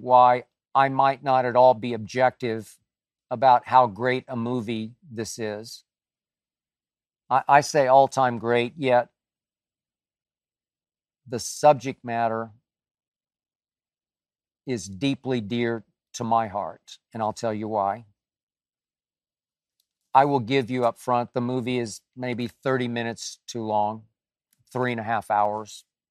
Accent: Oklahoma, United States; The plight of the red man in this country has always torn me apart because I grew up in Oklahoma, which means red man.

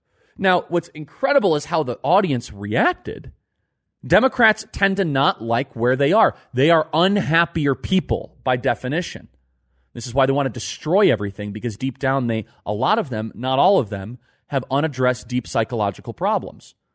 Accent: Chicago, Illinois, United States; I'm from Chicago, and I love what Chicago used to be.

